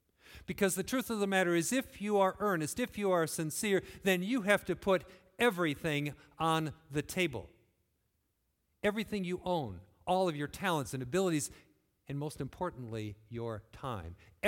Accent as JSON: {"language": "English", "town": "Holland", "region": "Michigan", "country": "United States", "tie": "born or raised there", "said": "Because you see, I grew up in Holland. I'm from West Michigan."}